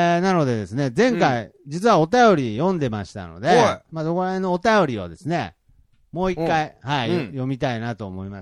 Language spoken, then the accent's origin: Japanese; Shikoku, Japan; 生まれも育ちも今も四国在住です。